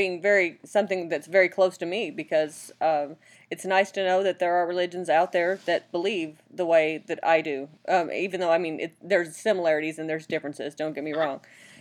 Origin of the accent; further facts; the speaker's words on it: Oklahoma, United States; also born or lived in Petaluma / Arkansas / Missouri; Well, I was from Oklahoma. Well, I was born up by Petaluma, where you're at, but I spent time in Oklahoma, Arkansas, Missouri, those areas.